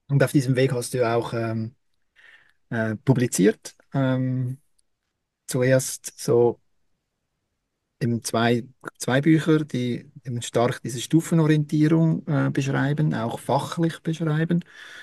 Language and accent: German; Switzerland; wir sind ja beide Schweizer, Schweizerinnen und Schweizer